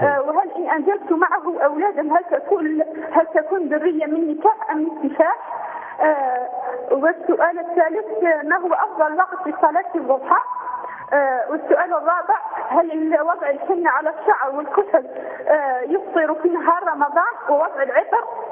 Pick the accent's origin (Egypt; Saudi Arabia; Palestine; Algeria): Algeria; accent: Algerian; بلهجتنا الجزائرية.